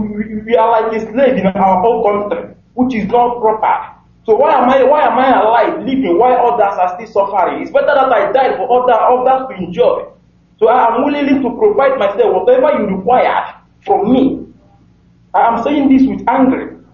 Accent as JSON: {"language": "English", "town": "Owerri", "region": "Imo", "country": "Nigeria", "lives_now": "Senegal", "said": "I'm from Imo State, Olo Umudioka, Umudioka Owerri."}